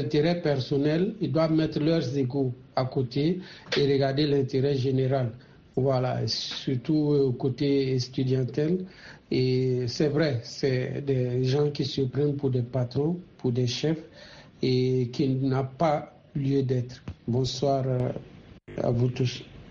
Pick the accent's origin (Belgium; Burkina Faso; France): Burkina Faso; chez moi au Burkina, nous on n'a pas connu ce genre de cas